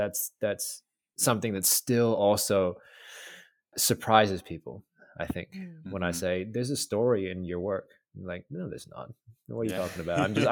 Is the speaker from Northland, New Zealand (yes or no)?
no; Christchurch, Canterbury, New Zealand; also born or lived in United States; Yeah. So I grew up there. We moved from the States when we were 10. So I grew up in Christchurch.